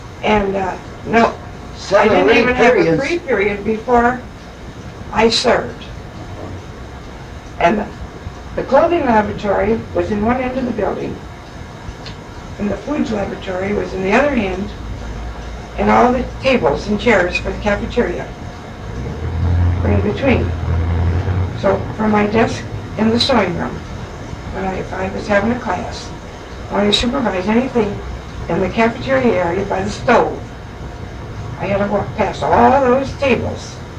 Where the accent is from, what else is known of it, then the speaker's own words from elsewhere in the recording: Barberton, Ohio, United States; born there; I was born in Barberton.